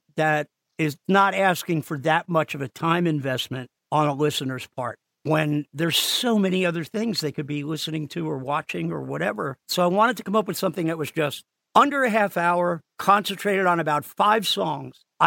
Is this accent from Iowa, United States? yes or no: no; New Jersey, United States; In fact, I grew up in Jersey, and I was so nuts about music.